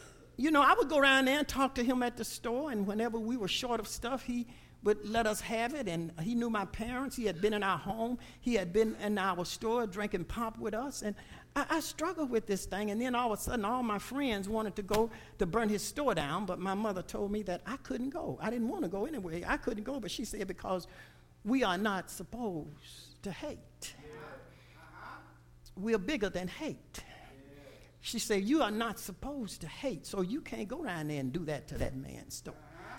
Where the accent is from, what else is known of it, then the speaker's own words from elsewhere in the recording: Alabama, United States; Growing up in Alabama, certain things happened to me